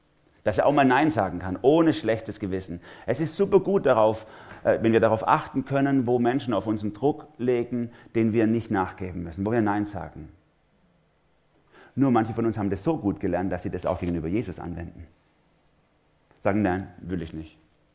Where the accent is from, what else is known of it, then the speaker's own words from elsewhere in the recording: Germany; da haben wir ein bisschen einen ambivalenten Bezug als Deutsche.